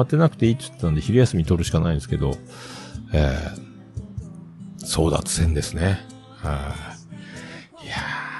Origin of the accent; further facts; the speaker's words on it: Fukuoka, Japan; 地元の福岡の人間だけで賄える